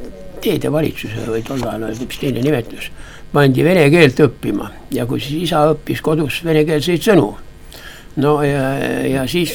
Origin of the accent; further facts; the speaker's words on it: Haanja, Võru County, Estonia; now in Järva County, Estonia; ei , ma olen Võrukene või Haanja mees . ma olen Haanjast natuke 16 kilomeetrit lõuna pool . nii et Läti piir oli piltlikult öeldes kiviga visata .